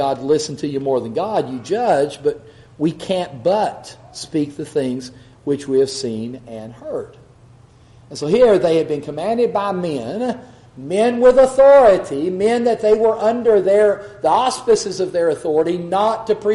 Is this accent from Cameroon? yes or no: no; United States; But even though I have the liberty as an American, I'm not compelled.